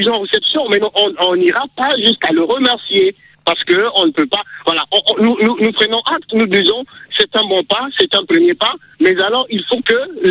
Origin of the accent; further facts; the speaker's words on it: Cameroon; Quelle que soit la douleur que nous ressentons en tant que Camerounais